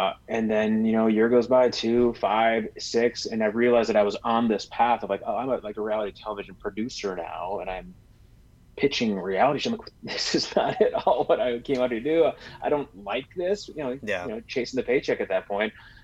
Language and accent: English; Green Bay, Wisconsin, United States; And it's, you know, it's down in Milwaukee. I grew up in Green Bay.